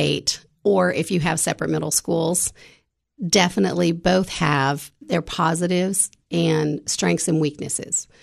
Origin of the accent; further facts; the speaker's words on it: Canada; moved away as an adult; now in Tennessee, United States; So I'm originally from Canada, and I came to Tennessee to go to college.